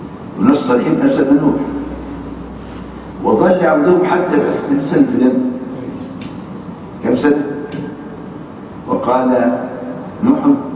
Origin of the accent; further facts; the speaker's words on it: Upper Egypt, Egypt; وأنا في طفولتي أو بداية عمري في 65 أو 64 كنت سني يعني 10 أو 12 سنة واحد عندنا في الصعيد